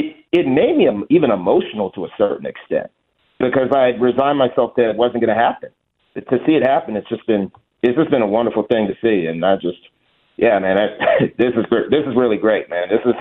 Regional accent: Washington metropolitan area, United States; And to see that my hometown, this is home for me, like the DMV. You know, I grew up here.

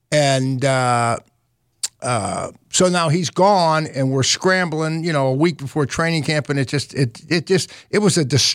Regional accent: Baldwin, Pennsylvania, United States; I'm trying to be the ambassador to my hometown, Baldwin, PA, or something.

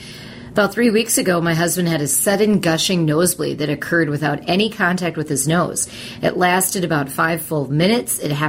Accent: Edina, Minnesota, United States; Anne is calling from my hometown of Edina.

